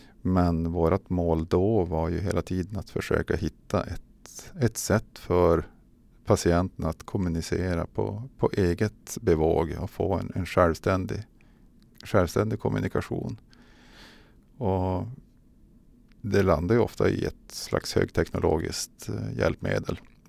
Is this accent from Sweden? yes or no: yes; Piteå, Norrbotten County, Sweden; also born or lived in Luleå; Jag är inte Lulebo, jag är Pitebo. Född och uppvuxen i Piteå, har haft lite turer söderut i Sverige och jobbat i Luleå i de senaste 15 åren. Men bor i Piteå och pendlar.